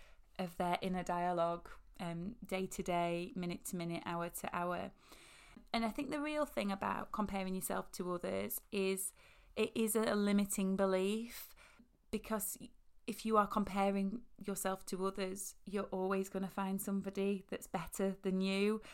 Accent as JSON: {"language": "English", "region": "Yorkshire and the Humber", "country": "United Kingdom", "accent": "Yorkshire", "said": "And you can tell I've been very vulnerable just then, because my accent went super, super Yorkshire."}